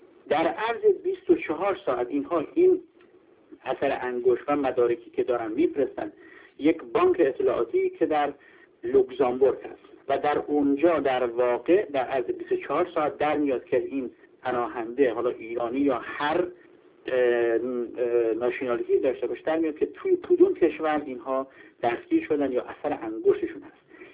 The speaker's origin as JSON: {"language": "Persian", "town": "Mehran", "region": "Ilam", "country": "Iran", "tie": "born or raised there", "said": "بچه مهران هستم و جزء استان ایران، این کافی بود"}